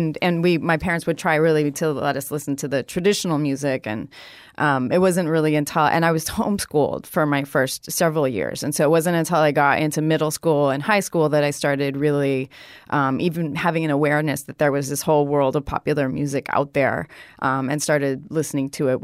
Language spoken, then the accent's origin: English; Philippines; also born or lived in Seattle, United States; So I'm originally from Seattle, but I actually grew up in the Philippines. So we moved there when I was almost 8, and I stayed there all through high school.